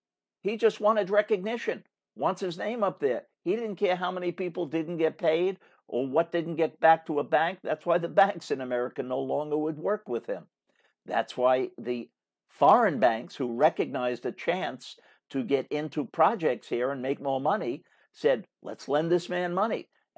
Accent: New York, United States; I was proud to have him as a governor of my home state at the time. And I'm happy that Governor Cuomo is stepping up

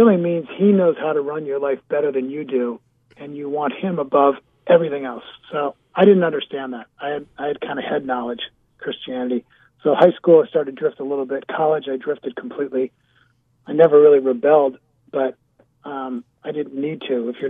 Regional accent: Buffalo, New York, United States; also born or lived in California; I grew up, started off in California. My dad was on the Los Angeles Chargers and then the San Diego Chargers. And then he got sold to the Buffalo Bills for $100. We moved to Buffalo

